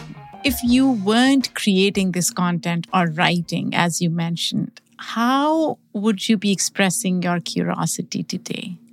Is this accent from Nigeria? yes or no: no; Pakistan; now in United States; because I grew up in Pakistan predominantly